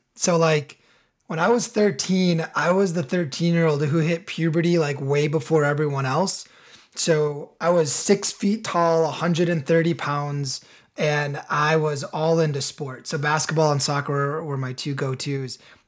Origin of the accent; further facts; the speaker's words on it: Illinois, United States; And for context, I grew up in the suburbs of Chicago. So, you know, I'm a Midwesterner, born and bred.